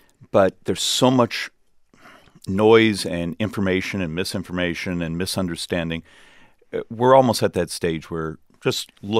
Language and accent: English; Arizona, United States; are at 6 a.m. and I'm from Arizona